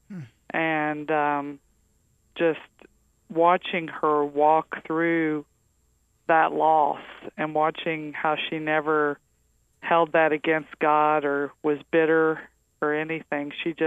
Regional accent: Winfield, West Virginia, United States; Well, I grew up in a little town that many of your listeners probably have never heard of, in Winfield, West Virginia. I'm a mountain mama.

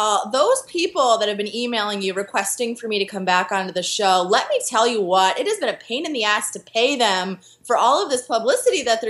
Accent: Philadelphia, Pennsylvania, United States; also born or lived in Costa Rica / Chile; Right now, I am living in between Costa Rica, Chile, and my hometown of Philadelphia.

